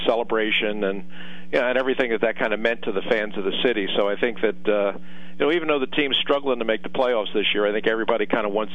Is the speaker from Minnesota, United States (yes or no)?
no; Philadelphia, Pennsylvania, United States; born there; I mean, I was born in Philadelphia.